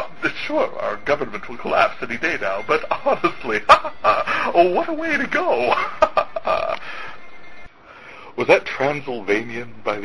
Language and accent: English; North Dakota, United States; I am from North Dakota